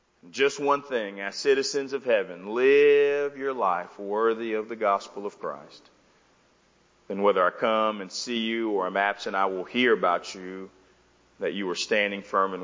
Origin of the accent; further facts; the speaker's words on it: the South, United States; You know, again, I'm from the South, so it was more, internally.